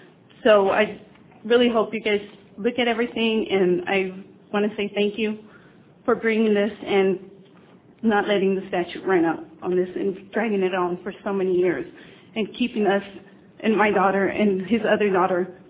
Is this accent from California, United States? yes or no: yes; San Francisco, California, United States; I can say I'm from Ingleside as well